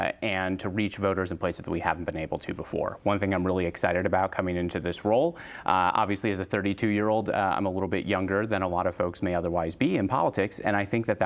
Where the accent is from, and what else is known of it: Two Rivers, Wisconsin, United States; born there